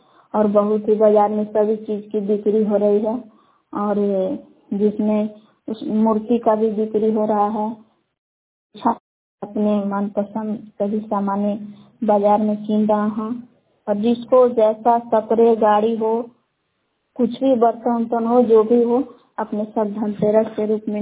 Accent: Bilaw, Bihar, India; ग्राम बिलाव जिला कैमूर बबुआ के निवासी हूँ।

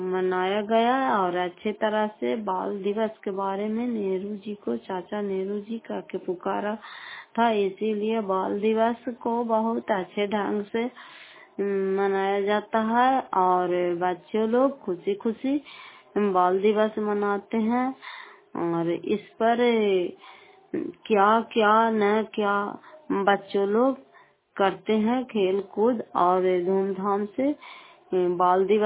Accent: Fatehpur, Bihar, India; घर फतेहपुर, पंचायत मकरावता, प्रखंड कराय पसराय, जिला नालंदा के निवासी हूं

